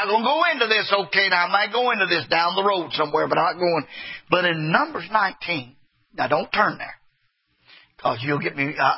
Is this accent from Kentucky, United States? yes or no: yes; Kentucky, United States; I'm from Kentucky, so it's got to be simple for me to get.